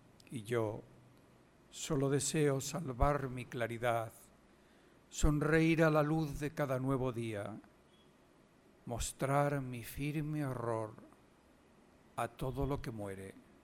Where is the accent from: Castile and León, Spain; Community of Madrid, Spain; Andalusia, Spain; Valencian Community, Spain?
Castile and León, Spain; Toda esta provincia de León, de donde yo soy natal, de donde soy nativo, fue un territorio muy romanizado.